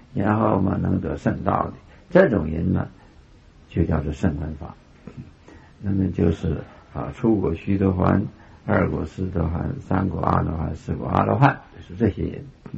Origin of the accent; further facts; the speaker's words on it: China; 对我们中国人的啊影响很大